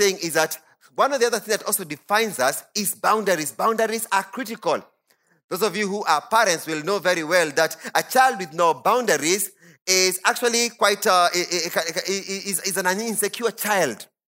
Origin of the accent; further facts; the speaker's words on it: Kenya; And we all here are, hopefully, yes, quite a number, are Kenyans.